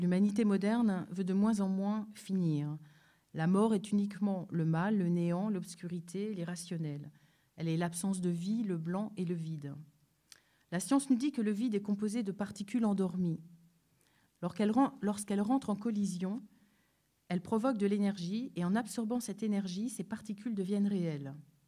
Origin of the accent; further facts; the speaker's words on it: Paris, Île-de-France, France; born there; ce qui fait ma vie ici en France, où je suis née, à Paris.